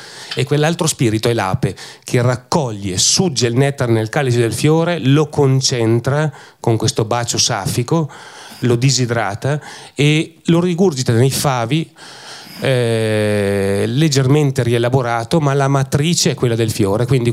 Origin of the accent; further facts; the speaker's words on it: Vigo di Ton, Trentino-Alto Adige, Italy; io non posso dire che vengo da Vigo di Tonno, non posso dire che vengo da Trento